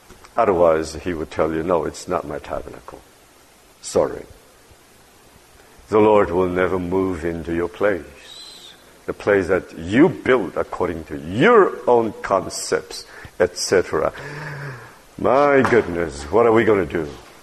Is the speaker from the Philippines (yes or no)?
yes; Quezon City, Metro Manila, Philippines; born there; I was born in Quezon City, so I'm not qualified to be a Messiah.